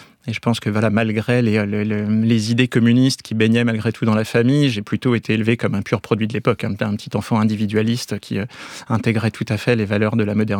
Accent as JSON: {"language": "French", "country": "Italy", "tie": "born or raised there", "said": "J'ai perdu mon père peu de temps après ma naissance, donc j'ai grandi en Italie avec ma mère et ma tante, donc petite classe moyenne, et par contre, fils unique, élevé en Italie en plus, par deux femmes."}